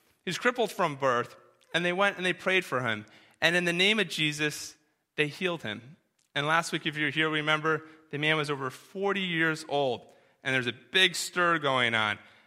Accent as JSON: {"language": "English", "region": "New Hampshire", "country": "United States", "tie": "born or raised there", "said": "Growing up in New Hampshire, I had the privilege of going up to the coast of Maine quite often."}